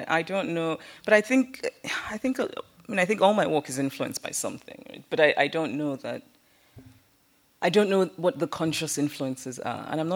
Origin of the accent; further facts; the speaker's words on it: Nsukka, Enugu State, Nigeria; So I grew up in Nsukka, which is a small university town. And when I was in primary school in Nsukka